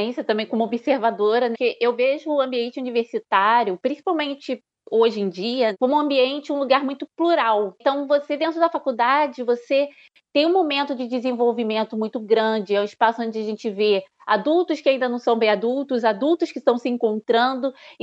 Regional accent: Duque de Caxias, Rio de Janeiro, Brazil; Sou nascida e criada em Duque de Caxias, no Rio de Janeiro. É uma cidade da Baixada Fluminense, né? É mais periférica.

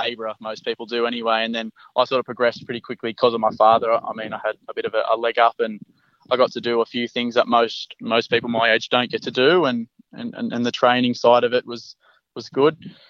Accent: Wilberforce, New South Wales, Australia; I'm 21 years old and I grew up in Wilberforce, which is a northwest of Sydney.

